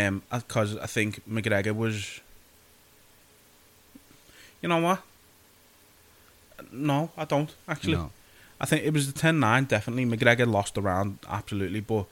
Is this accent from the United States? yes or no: no; United Kingdom; it's part of being British. Part of being British